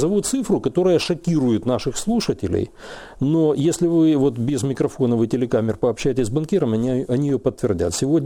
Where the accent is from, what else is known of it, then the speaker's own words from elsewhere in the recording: Crimea, Ukraine; now in Kyiv, Ukraine; Я завтра намереваюсь пойти в миграционную службу здесь, в Киеве, как крымчанин